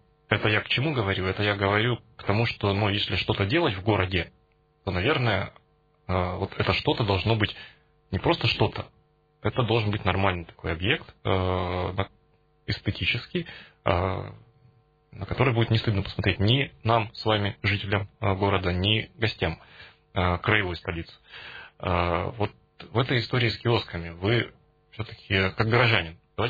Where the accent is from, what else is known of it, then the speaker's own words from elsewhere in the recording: Perm, Perm Krai, Russia; А сфера влияния на принятие публичных решений у нас есть? У нас, пермяков.